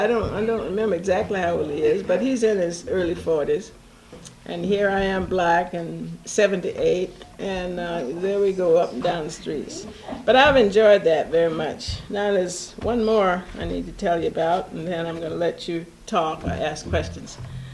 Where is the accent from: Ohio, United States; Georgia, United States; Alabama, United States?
Georgia, United States; this was in Georgia, and I told you I grew up in Georgia, and although I hadn't lived there for many years, here I was back in Georgia